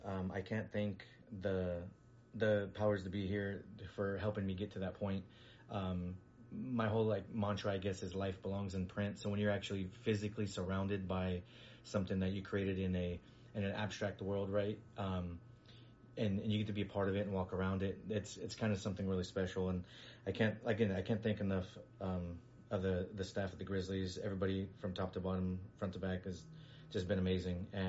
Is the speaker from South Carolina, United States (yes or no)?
no; Tulare, California, United States; Grew up in Tulare, been there pretty much all my life.